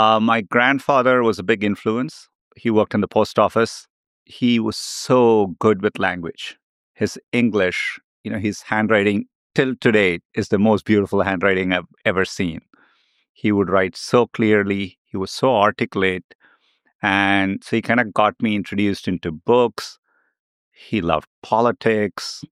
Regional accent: Chennai, Tamil Nadu, India; Now, I grew up in Chennai. It's in south of India. It's a beautiful, bustling city. Lots of people, lots of energy.

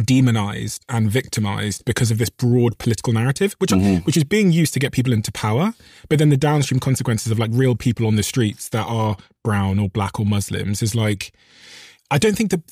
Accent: Botswana; now in United States; And I came from Botswana and I moved into an all white neighborhood.

